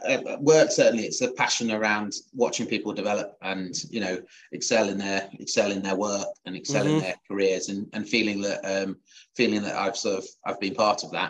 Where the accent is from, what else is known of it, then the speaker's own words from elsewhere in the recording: London, United Kingdom; born there; I was born in London, and sort of my sort of primary school were in the 80s.